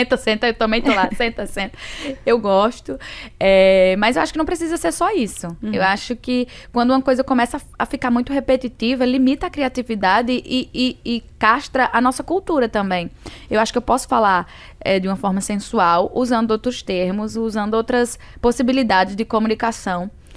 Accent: Northeast Region, Brazil; Sou mulher, sou nordestina, vim de uma classe socioeconômica diferenciada

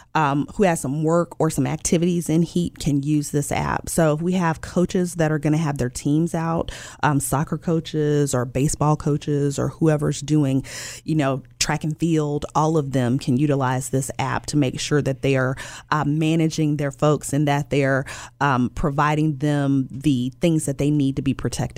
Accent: Byhalia, Mississippi, United States; I'm originally from Mississippi, a small town named Byhalia. Nobody's ever heard of it, probably, but it's not that far from Holly Springs or not far from Memphis.

